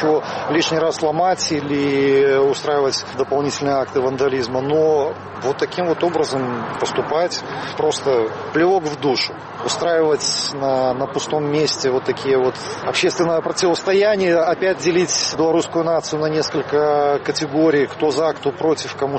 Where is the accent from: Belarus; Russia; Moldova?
Belarus; все-таки мы белорусы, мы достойны уважения.